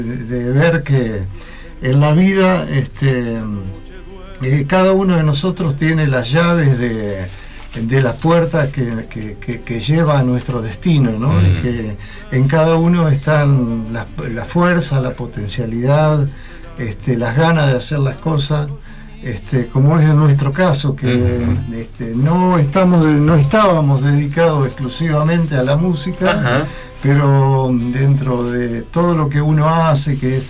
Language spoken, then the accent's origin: Spanish; San Salvador, Entre Ríos, Argentina; born there; also born or lived in Rosario; Yo nací en San Salvador.